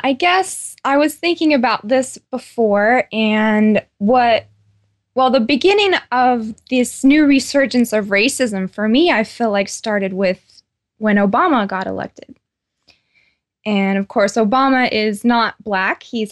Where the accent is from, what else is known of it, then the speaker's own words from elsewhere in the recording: California, United States; I grew up in Southern California, so it was never even an issue to have all the different races around me.